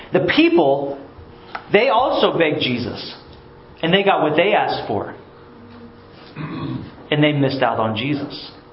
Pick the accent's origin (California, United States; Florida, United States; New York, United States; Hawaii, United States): Florida, United States; Dover; I grew up in Dover, kind of right by Plant City. It's like the slums of Plant City. That's kind of where I grew up.